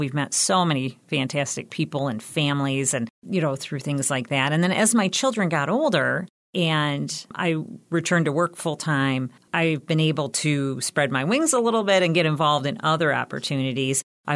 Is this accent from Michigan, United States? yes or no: yes; Port Huron, Michigan, United States; I was born and raised here in Port Huron.